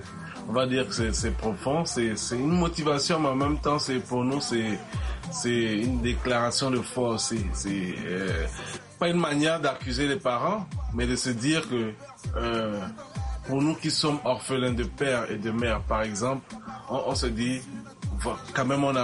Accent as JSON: {"language": "French", "country": "Togo", "tie": "born or raised there", "said": "Et nous, on a grandi au Togo particulièrement."}